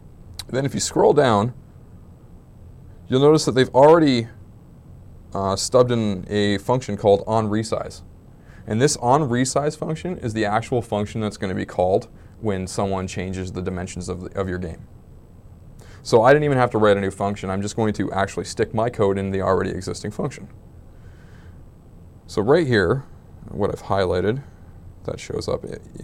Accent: Brantford, Ontario, Canada; That's my hometown right there.

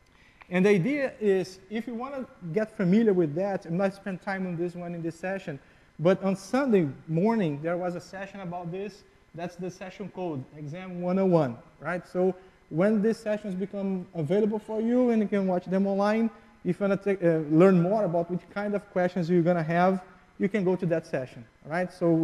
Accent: Brazil; first language Portuguese; English is a second language; Oh, sorry. I'm from Brazil, just spoke in Portuguese.

